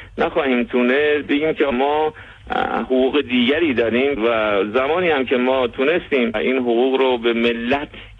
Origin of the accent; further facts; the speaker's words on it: Iran; طبیعتا منم به عنوان یک ایرانی طرفدار توسعه علمی هستم